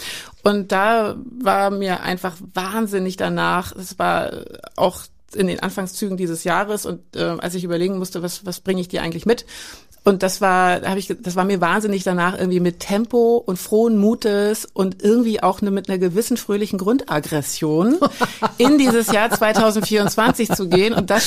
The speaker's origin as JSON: {"language": "German", "region": "East Germany", "country": "Germany", "tie": "born there", "said": "ich bin im Osten geboren, ich bin ein Kind des Ostens und ich bin ein Kind des Westens und ich bin ein Kind der Wiedervereinigung"}